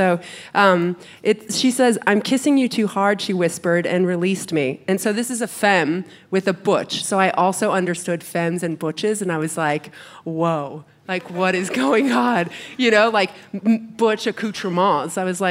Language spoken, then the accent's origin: English; France; English is a second language; Yeah, no, so I was born and raised in France, and in France they kind of like bring you up on the classics